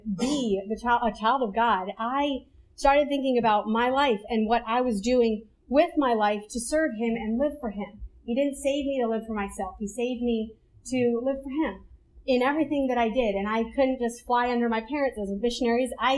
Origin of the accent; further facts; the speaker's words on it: Brazil; I was born and raised in Brazil. My parents are missionaries. They still are on the field. And I am very thankful for the privilege I had of being a missionary kid and growing up in Brazil.